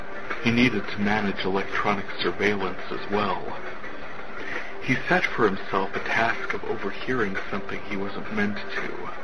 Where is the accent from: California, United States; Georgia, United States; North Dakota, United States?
North Dakota, United States; I am from North Dakota, where we were mentioned in The Onion this week.